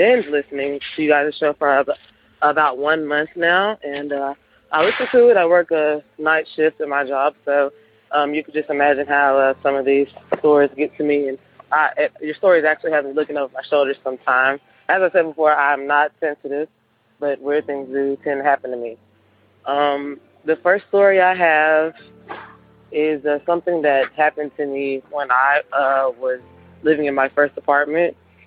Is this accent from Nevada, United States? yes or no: no; Houston, Texas, United States; Hey, Tony. … I'm from Houston, Texas.